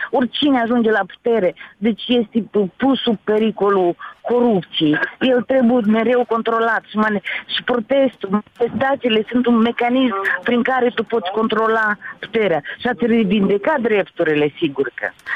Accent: Moldova; moved away; Și eu sunt în final din Moldova. Mă doare de ce am ieșit.

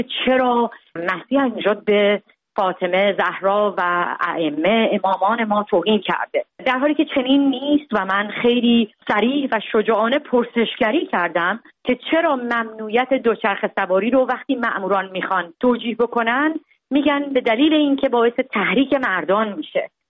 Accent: Iran; moved away; فرسنگ ها دور از ایران هستم

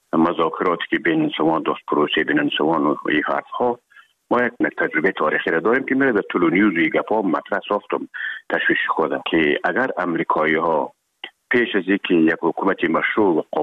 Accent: Herat, Afghanistan; مدتی که ما در کابل آمدیم، خوزمان از هرات که آمدیم به

